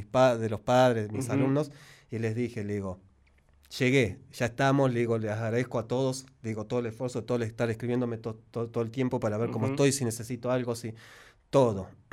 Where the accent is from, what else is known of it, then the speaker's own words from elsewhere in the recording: Zapala, Neuquén, Argentina; moved away; yo volví hace un par de años a Zapala, después de 20 años casi de estar fuera. Y volví a mi localidad donde yo nací, donde yo me crié